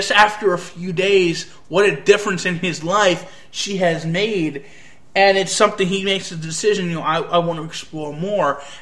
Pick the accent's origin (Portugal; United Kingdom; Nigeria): United Kingdom; England; and I'm from England, and they're such a bore to me.